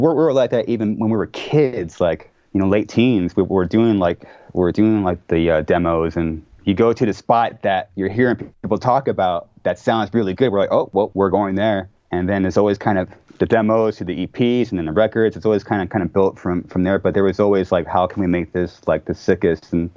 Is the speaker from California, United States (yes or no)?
yes; California, United States; no, we're from California, there's all this competition, and we need to fucking dominate all of them.